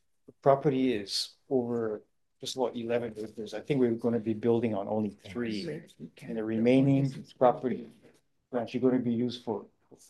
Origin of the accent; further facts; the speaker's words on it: Hakalau, Hawaii, United States; I'm 15 miles from Hilo, so I'm from Hakalau.